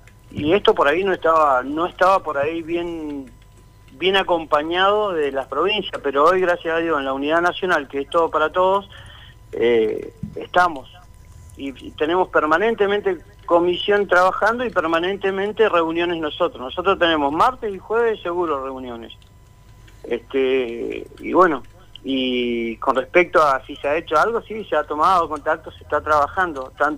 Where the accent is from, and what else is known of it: Argentina